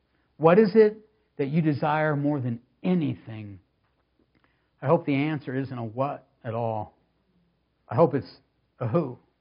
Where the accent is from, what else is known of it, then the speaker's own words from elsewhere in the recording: California, United States; It's got to be all the Californians, isn't it? I came from California, so I can make that joke.